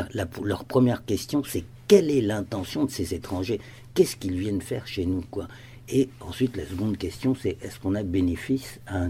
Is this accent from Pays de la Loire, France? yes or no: no; Paris, Île-de-France, France; je suis parisien, mais je me perds à Paris